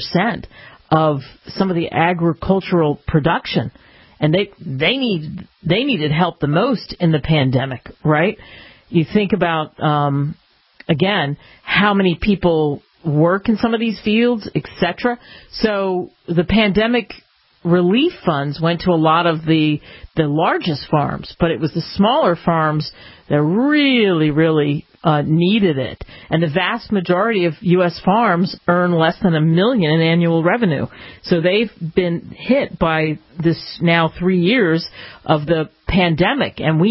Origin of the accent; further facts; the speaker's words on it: New Jersey, United States; but I grew up in South Jersey, which was, you know, farmers markets and some farms, some great big farms